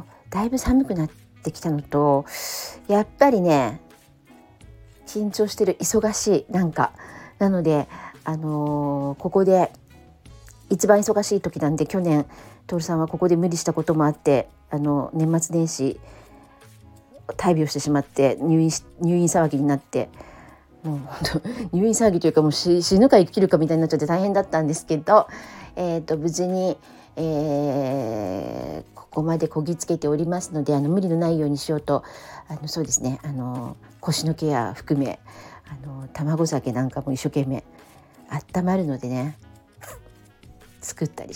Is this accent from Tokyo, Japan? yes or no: yes; Tokyo, Japan; 東横線沿線全然渋谷寄りで生まれ育ったので